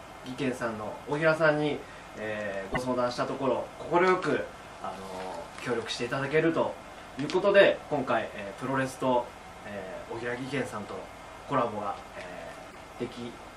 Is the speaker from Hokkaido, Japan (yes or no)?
no; Kawasaki, Kanagawa, Japan; 僕の地元川崎市の多摩区にあります、生田緑地